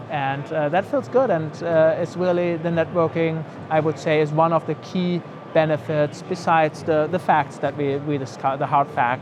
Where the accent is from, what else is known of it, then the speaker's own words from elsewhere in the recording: Germany; English is a second language; moved away as an adult; now in United States; I moved to the US 6 years ago for one of the executive members as well. From my accent, you can tell I'm from Germany. Might be able to tell I lived in Germany and worked before that.